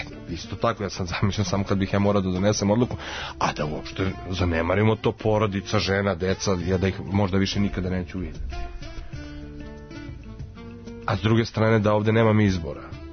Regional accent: Belgrade, Serbia; born there; ja sam, na primjer, užasno vezan za Beograd i za Srbiju.

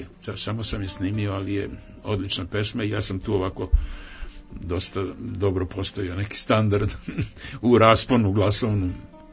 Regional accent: Belgrade, Serbia; also born or lived in Rašica; kao dete sam već doveden u Beograd, tako da ja za sebe vrlo često kažem da sam dete sa Slavije. Jer je otac pre Drugog svjetskog rata već bio u Beogradu, pa smo onda došli, imali smo kuću na Slaviji i tamo smo živali.

